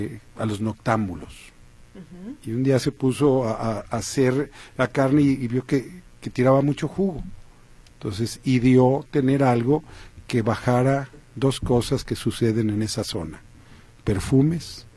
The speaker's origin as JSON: {"language": "Spanish", "town": "Guadalajara", "region": "Jalisco", "country": "Mexico", "said": "O sea, somos tan tapatíos que vivimos un matriarcado."}